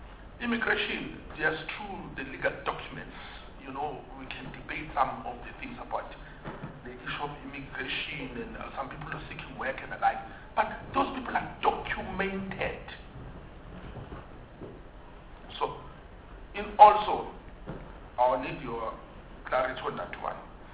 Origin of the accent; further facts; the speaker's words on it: Mpumalanga, South Africa; I'm from Mpumalanga.